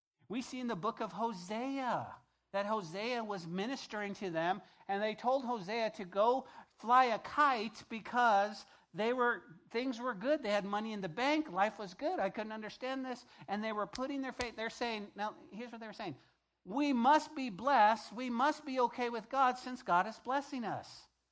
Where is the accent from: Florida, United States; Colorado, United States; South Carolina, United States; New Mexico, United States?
New Mexico, United States; growing up in New Mexico, we always had a lot of moths in the summertime, a lot of moths.